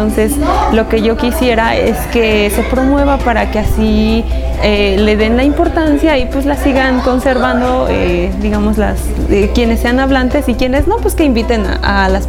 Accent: Mitla, Oaxaca, Mexico; first language Zapotec; Spanish is a second language; yo soy de Mitla, soy de la cultura zapoteca y hablo zapoteco.

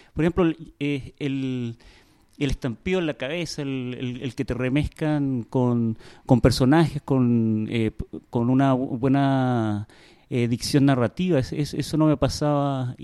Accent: Santiago, Santiago Metropolitan Region, Chile; moved away as an adult; now in Venezuela; yo soy de Santiago, pero vivo hace 10 años allá en Venezuela

